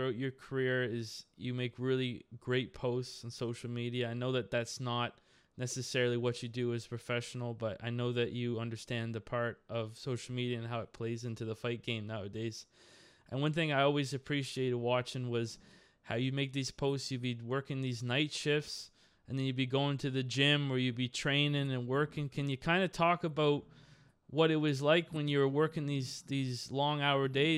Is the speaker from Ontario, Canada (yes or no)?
no; Yarmouth, Nova Scotia, Canada; I'm from Yarmouth, the other end.